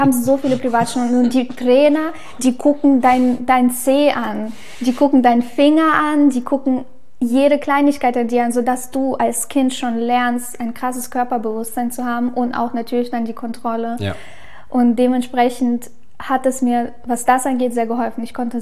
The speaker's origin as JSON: {"language": "German", "country": "Ukraine", "tie": "born or raised there", "second_language": "German", "moved": "yes", "said": "ich bin ja schon mit Hip-Hop und so ein bisschen auch aufgewachsen in der Ukraine."}